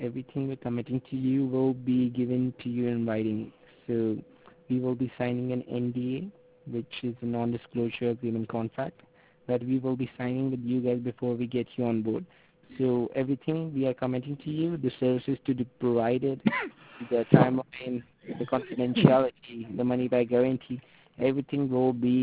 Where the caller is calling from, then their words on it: New York, United States; I'm calling from New York.